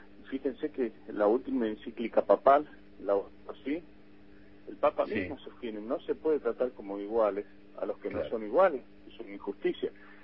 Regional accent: Salta, Argentina; Yo soy de Salta y la verdad que todo el costo logístico que tengo desde allá para acá es muy, muy alto.

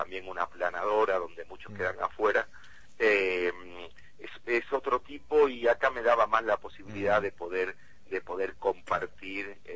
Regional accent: Málaga, Andalusia, Spain; born there; moved away; nací en España

